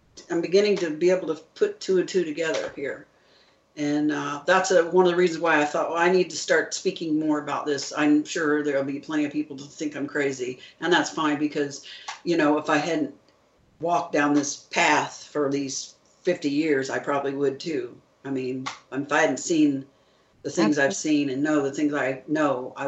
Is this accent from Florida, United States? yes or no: no; Indiana, United States; I'm a girl from Indiana who never went anywhere in my life and was not exposed to a whole lot of special fancy stuff.